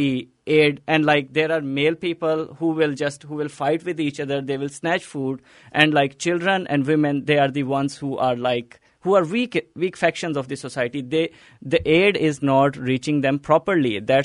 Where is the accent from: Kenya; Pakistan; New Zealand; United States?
Pakistan; English is a second language; moved away; I have to spend more money now to call every day back at my home country. I mean, talk to them for a longer period of time. It's not always easy or inexpensive to call back in your home country.